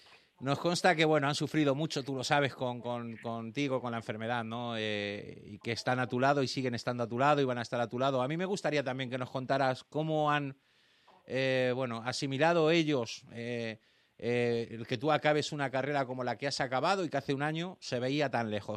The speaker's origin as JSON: {"language": "Spanish", "town": "Madrid", "region": "Community of Madrid", "country": "Spain", "said": "como madrileño que soy"}